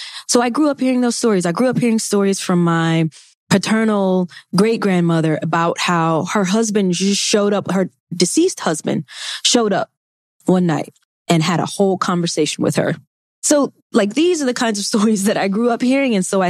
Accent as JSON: {"language": "English", "region": "Mississippi", "country": "United States", "tie": "born or raised there", "said": "I grew up in Mississippi. I took Mississippi history."}